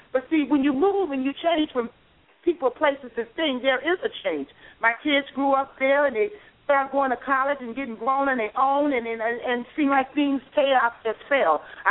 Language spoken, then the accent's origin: English; Bridgeport, Connecticut, United States; We're going to start off there because I'm from Bridgeport, Connecticut, and we have a leader from Bridgeport, Connecticut, a mighty man of God